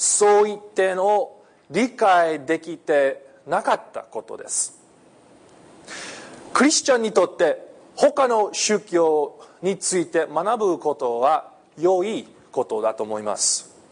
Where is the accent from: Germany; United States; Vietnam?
United States; California; Japanese is a second language; now in Japan; 私の出身はカリフォルニア州ですけど、そんなに綺麗ではないと思いますね。ゴミがいっぱいあるし、でもう日本に来て最初のところ来たところは岡山でした。